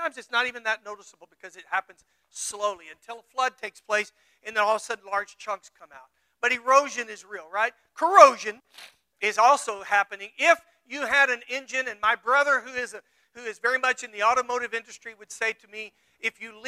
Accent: the South, United States; I'm an American white dude. Grew up in the South. I grew up as a father who's a Baptist preacher.

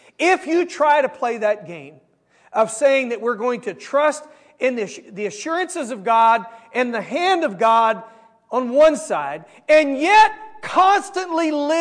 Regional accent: New Braunfels, Texas, United States; In 1970, in my hometown, New Braunfels, Texas, there was a rainstorm that took place.

